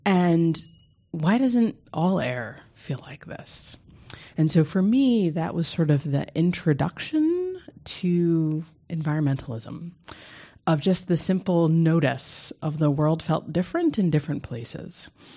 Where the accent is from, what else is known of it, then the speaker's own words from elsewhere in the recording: New Jersey, United States; So I grew up in New Jersey.